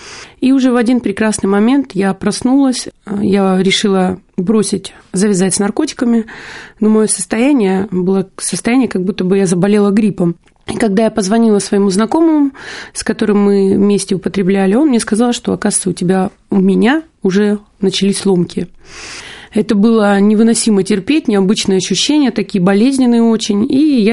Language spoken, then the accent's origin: Russian; Ukraine; Да, я сама с Украины, родилась на Украине, и родители меня отправили, как бы позор семейный, отправили на Украину.